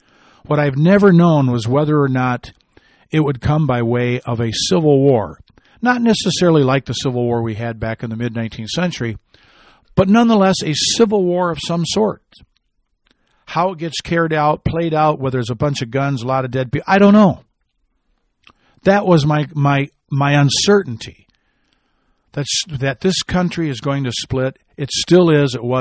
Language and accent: English; Midwest, United States; Those storms typically, where I grew up in the Midwest, move from west to east.